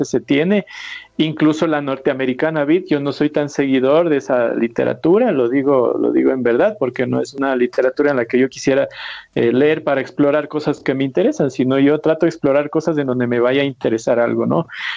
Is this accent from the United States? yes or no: no; Ecuador; Yo estoy como ecuatoriano, estoy participando ahí